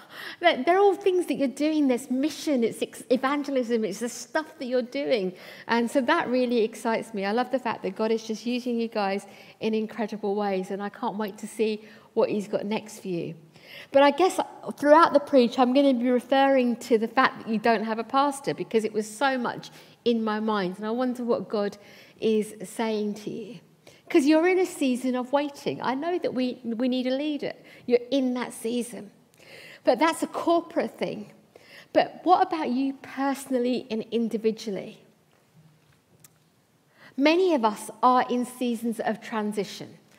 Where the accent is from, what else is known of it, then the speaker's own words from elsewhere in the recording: India; now in United Kingdom; You know that I'm Indian, you can see that. When we first came to the UK, we landed in a place called Southall.